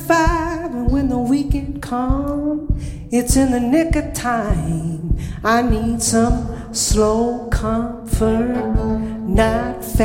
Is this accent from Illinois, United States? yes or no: yes; Chicago, Illinois, United States; born there; I was born in Chicago, just like the song, right?